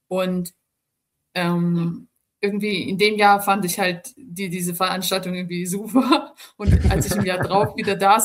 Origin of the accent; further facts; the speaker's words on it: Erlangen, Bavaria, Germany; bei mir in Erlangen, in meiner Heimatstadt, gab es immer so eine Sportlerehrung